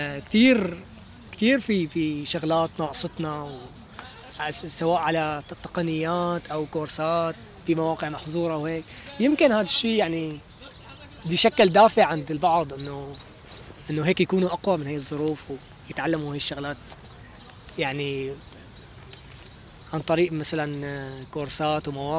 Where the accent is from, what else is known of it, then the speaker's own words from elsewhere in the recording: Syria; هلا هون عندنا بسوريا لازم تكون أنت عندك إلمام شامل بأمور البرمجية